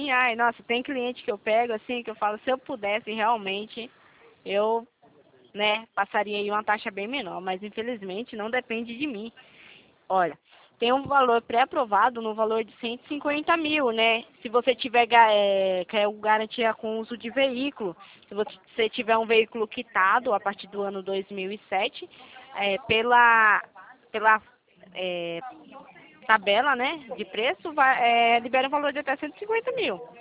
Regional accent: São Paulo, Brazil; Eu sou de São Paulo.

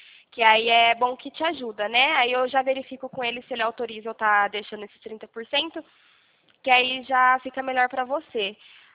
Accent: Campinas, São Paulo, Brazil; sou aqui de Campinas.

